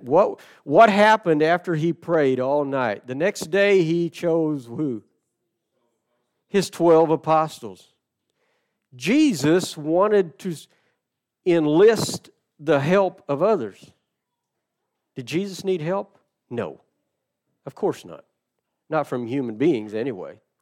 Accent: Indiana, United States; because I grew up in Southern Indiana and because I was active and I loved basketball.

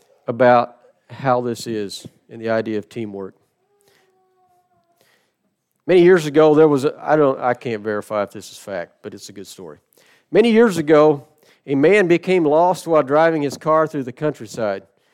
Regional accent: Indiana, United States; because I grew up in Southern Indiana and because I was active and I loved basketball.

